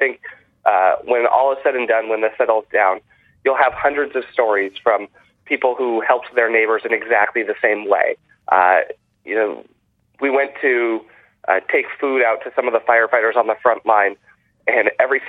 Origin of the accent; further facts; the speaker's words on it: Santa Rosa, California, United States; And I was born in Santa Rosa and have spent my whole life here, and it is an incredible community.